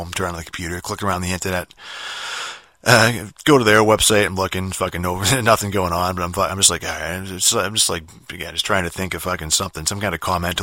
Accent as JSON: {"language": "English", "town": "Boston", "region": "Massachusetts", "country": "United States", "said": "and I'm from Boston"}